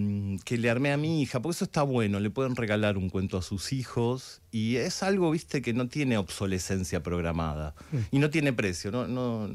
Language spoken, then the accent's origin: Spanish; Villa Ballester, Buenos Aires Province, Argentina; En Villa Ballester, de donde soy nacido y criado.